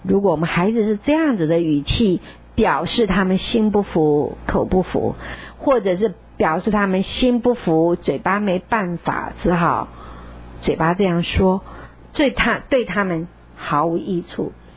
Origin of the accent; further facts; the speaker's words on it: China; 我们中国人说孝是心里想到，敬是尊敬尊重的意思